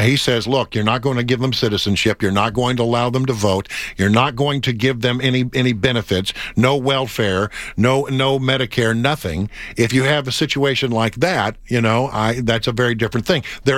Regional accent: Texas, United States; Bill, I come from West Texas, and I have been with the Border Patrol, and I know how they work, and I know how this thing goes. I grew up in that part of the world

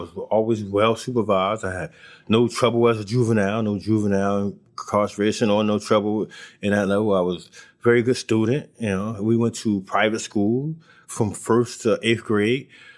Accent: Newark, New Jersey, United States; Yes, I grew up in Newark.

